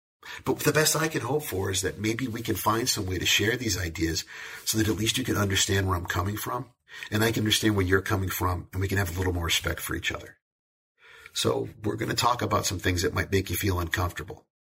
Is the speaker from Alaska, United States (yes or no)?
no; Manchester, New Hampshire, United States; Growing up in Manchester, being in New Hampshire when I was a teenager, my entire worldview about what was cool came from MTV.